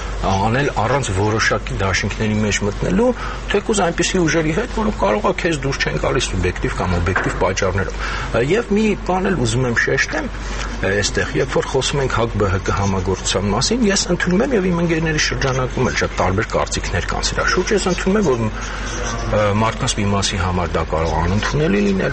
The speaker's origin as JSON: {"language": "Armenian", "region": "Yerevan", "country": "Armenia", "said": "Ինձ որպես երևանցի դա ռեալ հուզող խնդիր է։"}